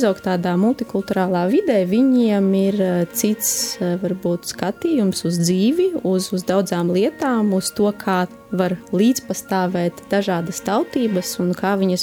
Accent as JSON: {"language": "Latvian", "town": "Daugavpils", "region": "Latgale", "country": "Latvia", "tie": "born or raised there", "said": "Un jau kopš bērnības es augu trīsvalodīgā vidē, jo es uzaugu Daugavpilī, mājās man bija poļu un latviešu valodas, un visapkārt arī bija krievu valoda."}